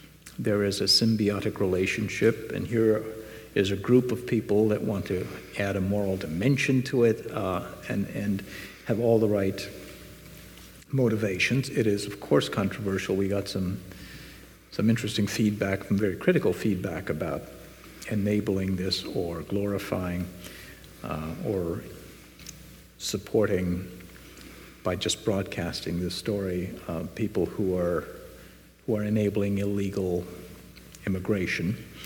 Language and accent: English; Bangalore, Karnataka, India; As I'm fond of saying, you know, I'm from Bangalore.